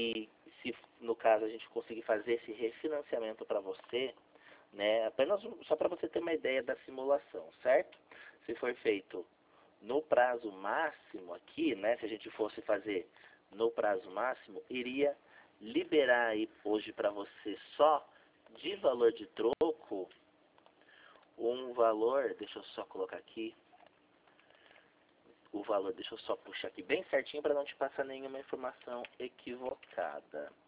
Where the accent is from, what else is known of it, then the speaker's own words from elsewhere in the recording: Curitiba, Paraná, Brazil; É que eu sou de Curitiba